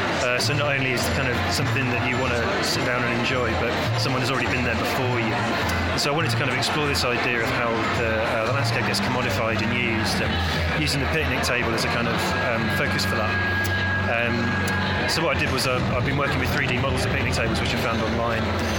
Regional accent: Reading, South East England, United Kingdom; now in Sheffield, United Kingdom; I'm from Reading originally, but I'm based in Sheffield.

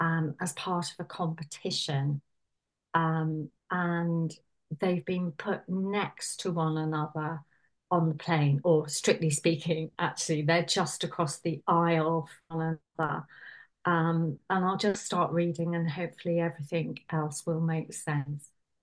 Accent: United Kingdom; I'm British, obviously.

